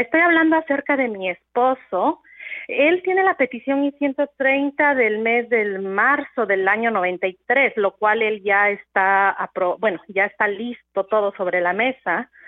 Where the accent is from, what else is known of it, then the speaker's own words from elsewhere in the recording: Mexico; now in United States; porque somos de México para acá